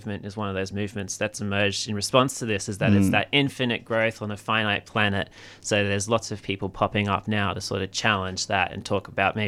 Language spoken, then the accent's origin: English; Sydney, New South Wales, Australia; I'll compare it to where I grew up in Sydney.